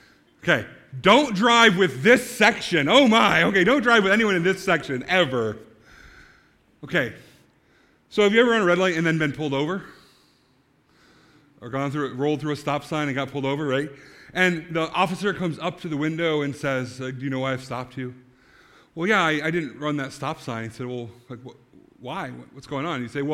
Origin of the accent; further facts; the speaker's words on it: New York, United States; I grew up in the Adirondacks climbing the high peaks.